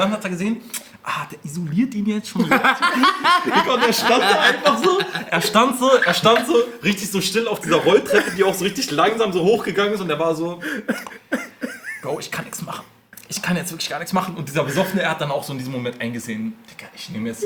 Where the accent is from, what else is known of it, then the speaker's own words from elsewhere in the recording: Berlin, Germany; Digga, ich bin doch Berliner.